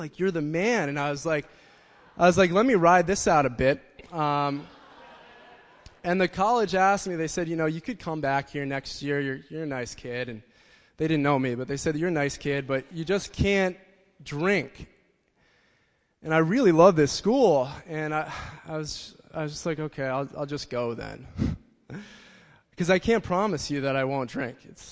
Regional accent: Rye, New York, United States; I grew up in Rye, New York. It's a suburb of Manhattan here.

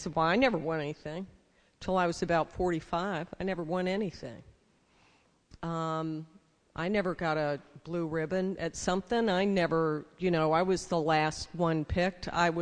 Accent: Texas, United States; Because I grew up in Texas, we were all armed.

